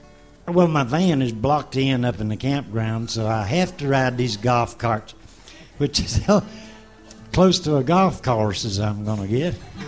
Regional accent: Cherokee, North Carolina, United States; born there; I was born in Cherokee, North Carolina. Through no fault of my own, if I'd have had any vote in the matter, Florida is where I'd have been born.

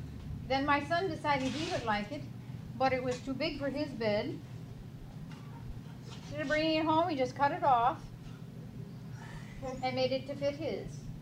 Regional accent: Wisconsin, United States; I came from Wisconsin, near the capital, Madison, Wisconsin.

